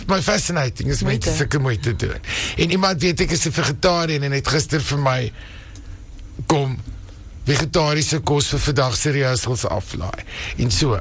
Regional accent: Cape Town, Western Cape, South Africa; so ek kom van die Kaap af, en my hele familie is nog daar

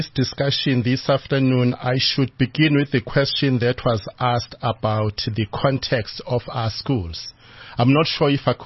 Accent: KwaZulu-Natal, South Africa; because originally I come from KwaZulu-Natal.

